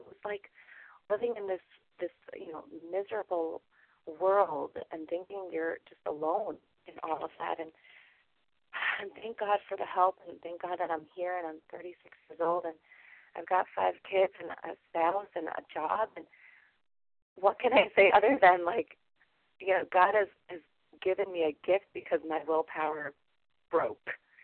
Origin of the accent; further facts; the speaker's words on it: Montreal, Quebec, Canada; I'm from Montreal, Canada